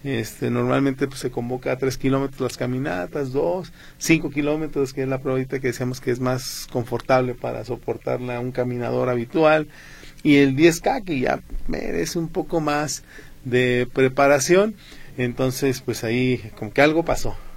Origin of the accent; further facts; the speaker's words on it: Mexico; Y pues como mexicanos, pues siempre hay que solidarizarnos